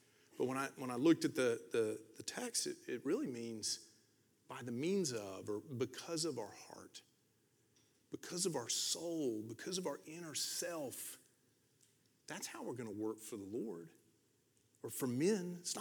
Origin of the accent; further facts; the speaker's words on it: the South, United States; we're both from the South. We're kind of southern boys